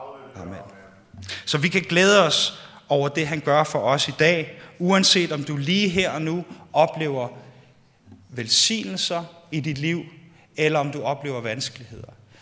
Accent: Capital Region of Denmark, Denmark; Jeg er bedre til svensk, fordi jeg er opvokset på Bornholm, og det vi bliver kaldt for halvsvenske.

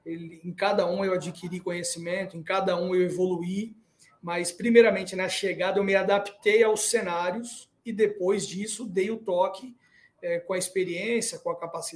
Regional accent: São Paulo, Brazil; Eu sou de São Paulo, cresci ali em São Paulo

